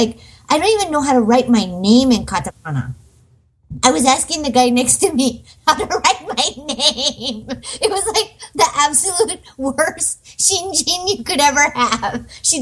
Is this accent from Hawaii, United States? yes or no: yes; Hawaii, United States; now in Japan; Well, I grew up in Hawaii, so I always had kind of an affinity for Japan.